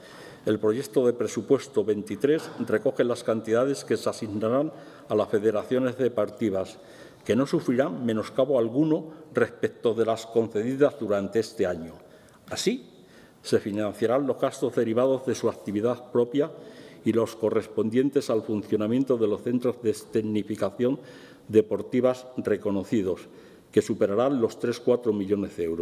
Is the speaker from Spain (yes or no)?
yes; Béjar, Castile and León, Spain; Ya saben que los dos somos de Béjar, ¿no?